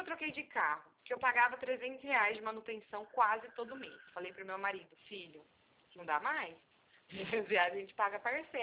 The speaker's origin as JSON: {"language": "Portuguese", "town": "Presidente Bernardes", "region": "São Paulo", "country": "Brazil", "said": "Eu sou de Presidente Bernardes."}